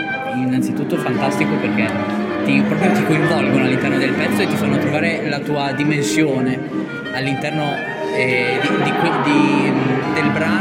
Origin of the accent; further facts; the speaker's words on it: Reggio Emilia, Emilia-Romagna, Italy; sono il violino e sono di Reggio Emilia.